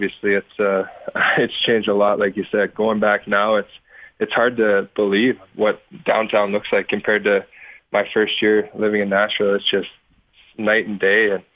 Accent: Canada; But I guess for me, you know, growing up in Canada, obviously the goal is to play in the NHL, but I played baseball until I was 16.

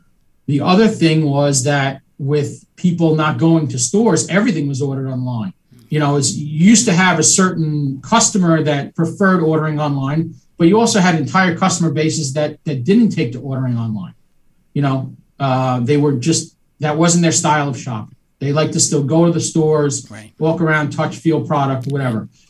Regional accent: Long Island, New York, United States; You know, I'm from Long Island. I'm a South Shore guy. Always have been.

